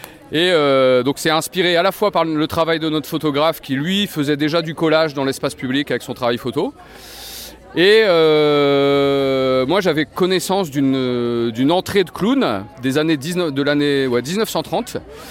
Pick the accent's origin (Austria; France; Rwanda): France; Brest, Brittany; En fait, nous, on vient de Brest.